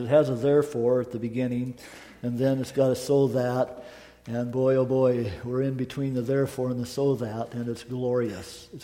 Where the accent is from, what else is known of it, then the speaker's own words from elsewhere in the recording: Eureka, Montana, United States; now in Sandpoint, United States; born and raised in Eureka, Montana, Christmas tree capital of the world. Here we are in Sandpoint.